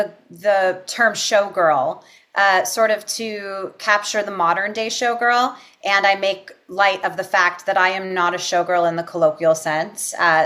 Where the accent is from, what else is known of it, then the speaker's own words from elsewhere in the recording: Los Angeles, California, United States; I'm originally from Los Angeles, and I had done a lot of work in L.A.